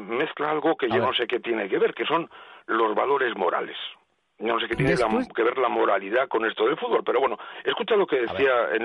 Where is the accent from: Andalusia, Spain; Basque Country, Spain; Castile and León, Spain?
Basque Country, Spain; Bilbao; Será por dinero, que soy de Bilbao.